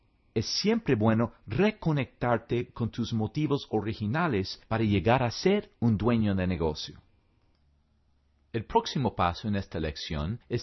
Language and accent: Spanish; United States; accent: gringo; Spanish is a second language; Así fue como aprendí a hablar español, aunque todavía tengo un acento de gringo.